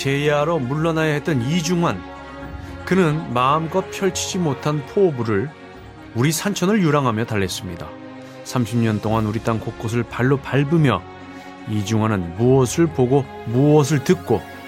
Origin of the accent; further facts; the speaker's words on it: Seoul, South Korea; also born or lived in Gwangmyeong; 돌도 되기 전에 서울로 이사와서 저도 서울에서 지금까지 계속 살고 있어요.